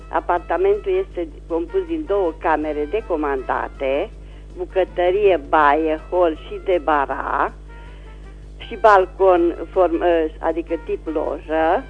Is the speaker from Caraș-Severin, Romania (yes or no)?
yes; Reșița, Caraș-Severin, Romania; sunt din Reșița și doresc să fac și eu un anunț.